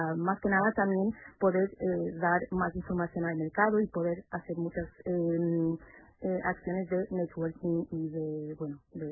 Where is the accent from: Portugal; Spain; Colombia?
Portugal; Spanish is a second language; que soy portugués.